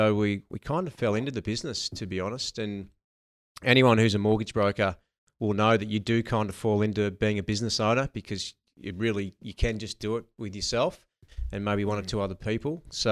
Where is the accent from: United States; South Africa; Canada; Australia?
Australia; Narrandera, New South Wales; now in Victoria, Australia; I'm not from Victoria. I'm from regional New South Wales. Explains a lot. Yeah, grew up in a small country town called Narendra, which for anyone that knows where Wagga is, it's close to there